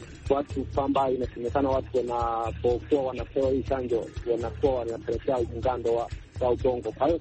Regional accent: Kahama, Shinyanga, Tanzania; kijana mpole Tanzania, natokea Kagongo manispaa ya Kahama nchini Tanzania.

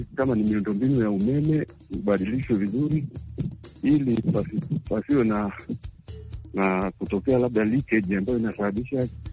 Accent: Kigoma, Tanzania; natokea hapa Kigoma.

